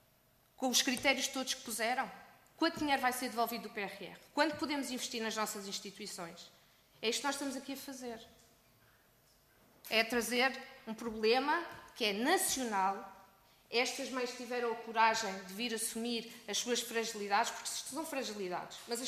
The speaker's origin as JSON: {"language": "Portuguese", "country": "Portugal", "said": "como contribuintes, como portugueses."}